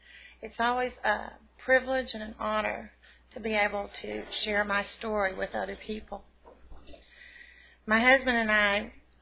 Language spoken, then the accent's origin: English; Dumas, Texas, United States; Well, I come from West Texas. I was born in Amarillo and grew up in a little place called Dumas, Texas.